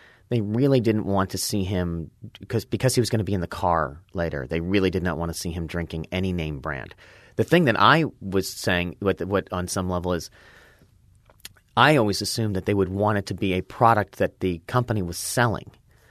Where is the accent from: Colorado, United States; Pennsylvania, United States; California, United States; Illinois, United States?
California, United States; Los Angeles; born or raised there